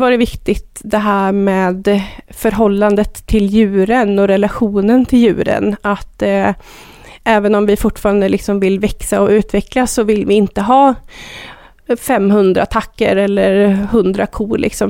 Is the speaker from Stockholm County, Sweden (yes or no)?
yes; Resarö, Stockholm County, Sweden; also born or lived in Dalarna; Jag är född och uppvuxen i Roslagen i Stockholms skärgård på en ö som heter Resarö. Men har mina rötter och min släkt och sådär i Dalarna. Så att jag hamnade där direkt efter att jag tog studenten och har väl bott i Dalarna